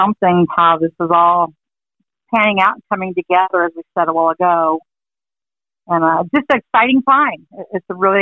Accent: Illinois, United States; And we'd go visit her in Arkansas, and we're from Illinois

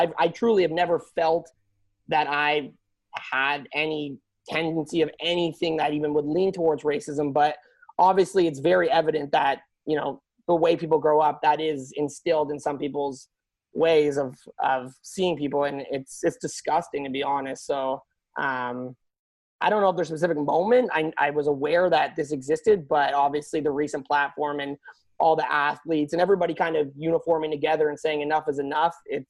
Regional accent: Oakville, Ontario, Canada; also born or lived in Richmond Hill; So I grew up, I was born in Richmond Hill. My parents divorced when I was young, and then I grew up with a single mom in Oakville, Ontario.

